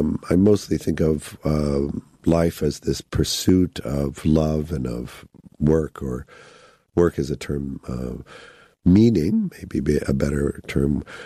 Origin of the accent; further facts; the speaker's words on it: Chicago, Illinois, United States; No, I grew up in Chicago.